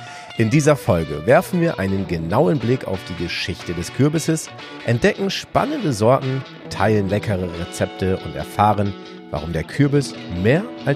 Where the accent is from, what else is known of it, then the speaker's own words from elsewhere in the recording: Lower Saxony, Germany; Ich komme ja aus Ostfriesland, bei uns gab es immer Martini singen.